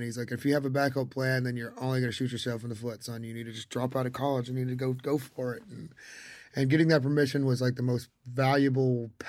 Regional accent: Georgia, United States; I really have to thank my dad, man, because growing up in Georgia, he really kind of put me on music

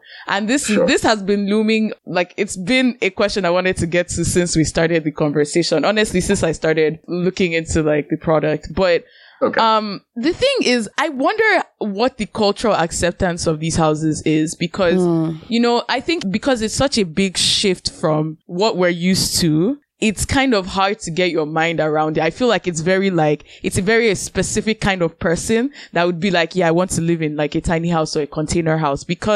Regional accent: Nigeria; I am Nigerian.

